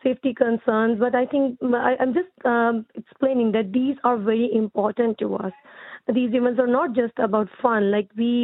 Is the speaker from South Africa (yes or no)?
no; Pakistan; I'm from Pakistan, and I have been living here for many years, and my three kids were all born here.